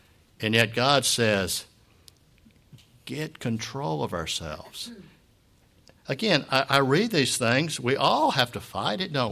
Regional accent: United States; I'm proud that I'm an American. You know, America has done a lot of stupid things, but I'm proud to be an American

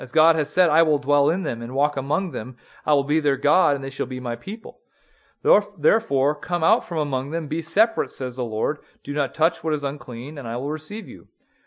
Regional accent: North Dakota, United States; There's one restaurant in my hometown, Amanda, in North Dakota.

